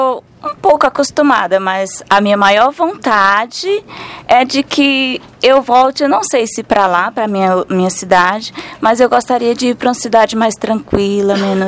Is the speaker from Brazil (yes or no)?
yes; Luzilândia, Piauí, Brazil; Eu vim da cidade de Luzilândia, no Piauí.